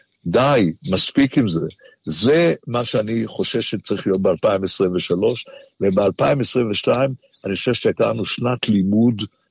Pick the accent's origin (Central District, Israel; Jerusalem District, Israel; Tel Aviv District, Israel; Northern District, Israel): Jerusalem District, Israel; Jerusalem; כמו שאני זוכר בתור ילד בשנות ה-60 וה-70 בירושלים